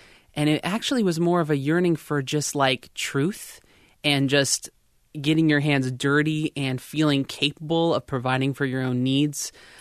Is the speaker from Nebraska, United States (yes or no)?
no; Florida, United States; I'm from Central Florida, and it was an uphill battle, you know, not a lot of support in relationships